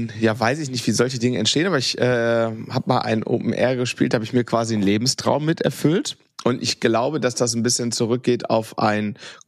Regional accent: North Rhine-Westphalia, Germany; Wir proben hier bei mir in Dortmund im Studio und wir kommen so aus dem Großraum Ruhrgebiet und Niederrhein.

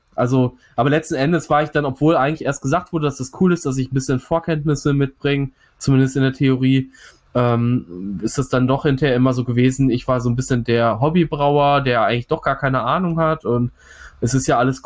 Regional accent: Bochum, North Rhine-Westphalia, Germany; born there; Langenargen, Regensburg und jetzt Bochum, meiner Geburtsstadt auch tatsächlich, muss ich ja sagen. Hier ist der … vor 30 Jahren im St. Elisabeth Krankenhaus geboren worden.

